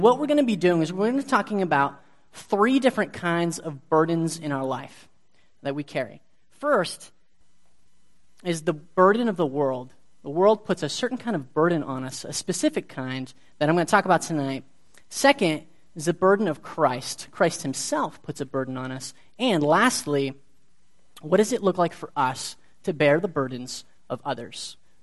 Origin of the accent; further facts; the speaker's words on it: Austria; now in State College, United States; I'm actually from Austria, not Australia.